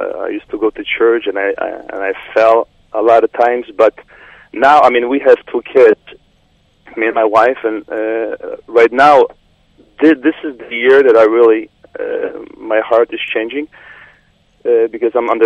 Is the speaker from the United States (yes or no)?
no; Poland; moved away; I came from Poland maybe 23 years ago, and I really didn't understand my faith that much.